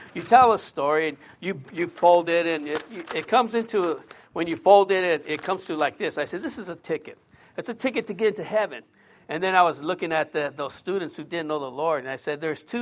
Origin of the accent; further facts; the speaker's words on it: San Diego, California, United States; I actually drove by my old house where I grew up in Golden Hills, which is South Park.